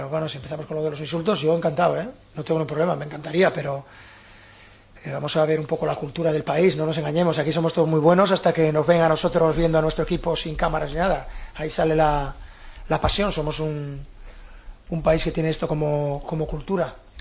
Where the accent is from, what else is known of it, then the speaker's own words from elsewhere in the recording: Gijón, Asturias, Spain; soy asturiano y de Gijón a muerte